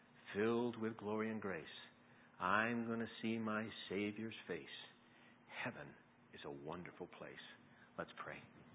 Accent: California, United States; And I was, as a Californian, I had my heater on, and I wore everything I owned there.

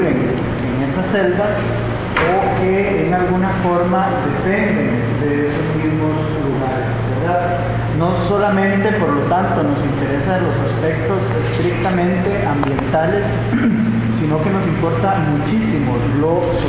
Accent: Costa Rica; en mi país, en Costa Rica, comemos mucho frijol, ¿verdad?

